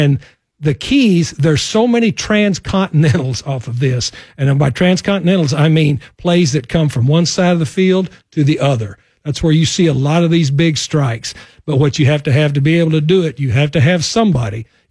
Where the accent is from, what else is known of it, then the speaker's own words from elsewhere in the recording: Texas, United States; I grew up in West Texas where Emory Ballard started the wishbone at San Angelo Texas High School